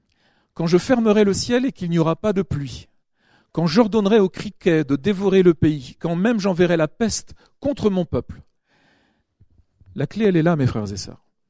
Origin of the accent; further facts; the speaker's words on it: France; je veux m'humilier parce que nous sommes français